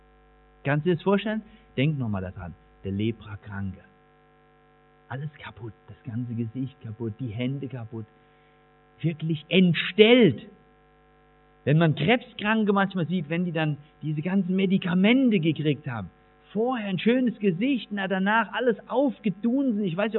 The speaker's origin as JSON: {"language": "German", "region": "Eifel", "country": "Germany", "said": "so wie wir bei uns in der Eifel sagen."}